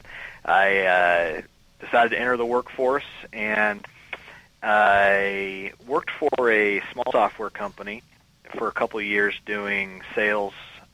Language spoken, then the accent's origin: English; Boise, Idaho, United States; Well, I grew up in Boise, Idaho, and went to Boise State University got a degree in marketing.